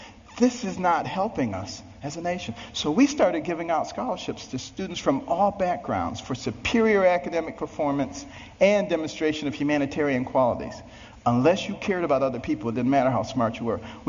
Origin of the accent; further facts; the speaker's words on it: Baltimore, Maryland, United States; You know, I'm from Baltimore. The Ravens won.